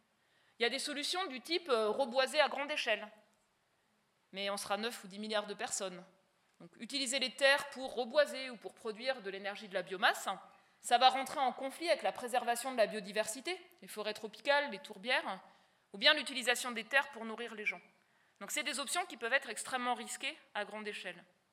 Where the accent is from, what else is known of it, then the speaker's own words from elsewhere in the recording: Grand Est, France; born there; comme dans ma région natale, la Lorraine